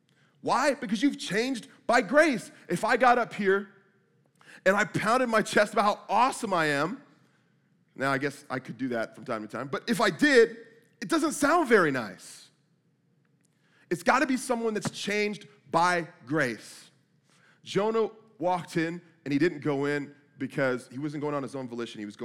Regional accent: Vallejo, California, United States; We grew up poor. We grew up in Vallejo, California, only city without a police force in California at this point. It was a very rough place to live.

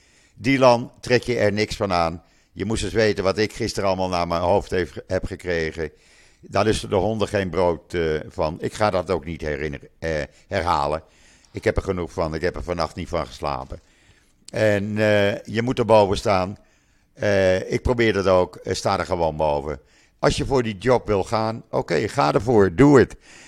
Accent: Netherlands; now in Israel; Ik heb toch mijn Nederlandse paspoort hier in Israël. Ik stem in Israël ook, maar ik vind als Nederlander, dan mag ik ook geen klachten hebben achteraf natuurlijk.

